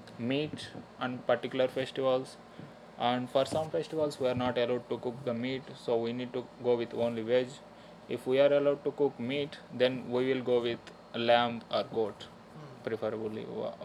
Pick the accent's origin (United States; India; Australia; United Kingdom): India; and I am from India.